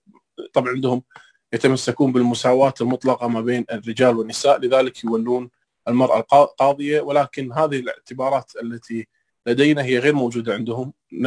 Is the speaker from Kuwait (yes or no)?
yes; Kuwait; سواء عندنا في الكويت أمام محاكمنا أو في الدول التي تطبق الشريعة الإسلامية